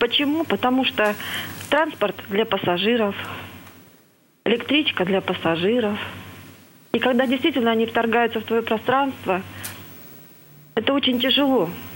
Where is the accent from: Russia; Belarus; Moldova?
Russia; Omsk, Omsk Oblast; Я из Омска.